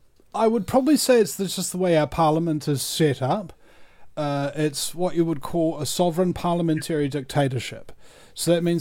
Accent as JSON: {"language": "English", "country": "New Zealand", "said": "well, I mean, I'm a New Zealander, and I'm basically have an oath to say that obviously Australians are worse."}